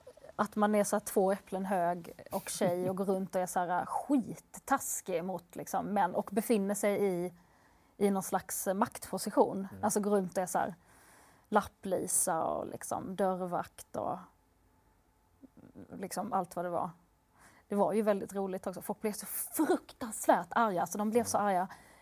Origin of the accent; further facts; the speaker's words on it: Skåne, Sweden; accent: Scanian; jag är en jättevit arab, jag har liksom ljusa ögon, jag pratar skånska